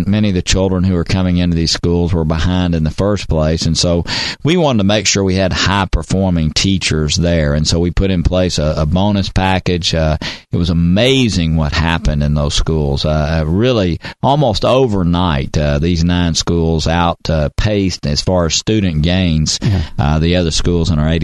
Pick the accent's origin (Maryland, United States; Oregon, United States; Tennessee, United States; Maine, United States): Tennessee, United States; I grew up here in Tennessee and started working when I was probably like you, Frank, when I was 13 years old.